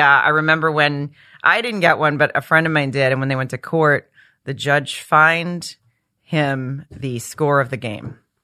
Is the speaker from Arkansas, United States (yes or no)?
yes; Farmington, Arkansas, United States; I was there from 5 years old until I graduated college, until I was 21.